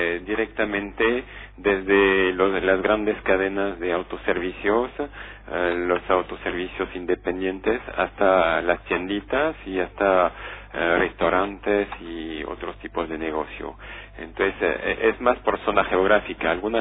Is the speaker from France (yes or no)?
yes; France; Spanish is a second language; Soy francés, así que disculpen el acento, pero voy a tratar de estar claro.